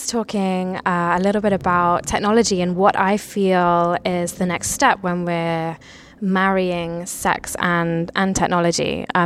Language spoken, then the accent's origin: English; London, United Kingdom; I'm from London.